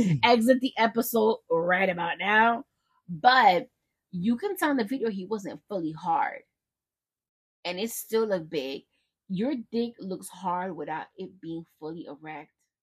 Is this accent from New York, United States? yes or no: yes; Bronx, New York, United States; Like, I'm from the Bronx. I cut motherfuckers. You know how we do.